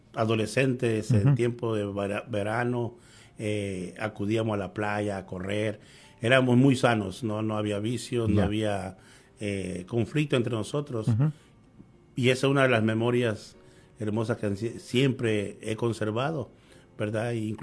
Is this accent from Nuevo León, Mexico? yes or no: no; Acapulco, Guerrero, Mexico; Pero ahí crecí en Acapulco